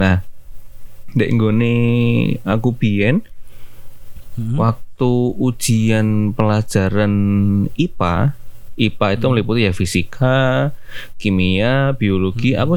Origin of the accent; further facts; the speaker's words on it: Madiun, East Java, Indonesia; Nah, di daerahku, di Madiun ya terutama.